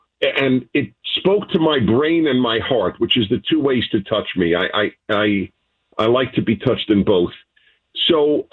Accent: New York, United States; I grew up in New York, and they made $1 seats available to shows and plays and ballets and operas and concerts. And I took all of them.

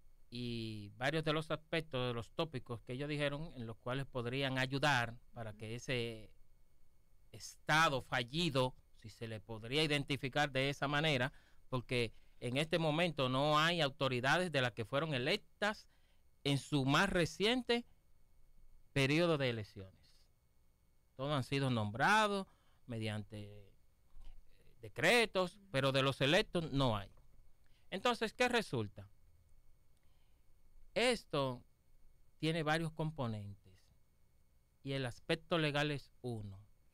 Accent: Dominican Republic; Nosotros como dominicanos entendemos que sí nos podría favorecer en cierto momento

